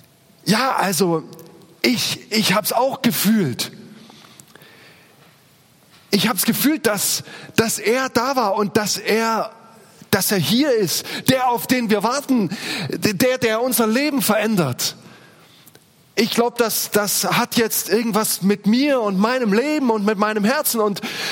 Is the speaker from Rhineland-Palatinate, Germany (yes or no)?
no; Wuppertal, North Rhine-Westphalia, Germany; Ich komme aus Wuppertal, hat Margarete schon gesagt.